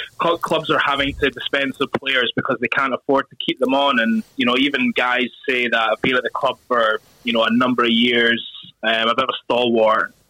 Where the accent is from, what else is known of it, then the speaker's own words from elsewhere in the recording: Scotland, United Kingdom; If, like me, being a Scottish international, I'm obviously not an EQP, English qualified player.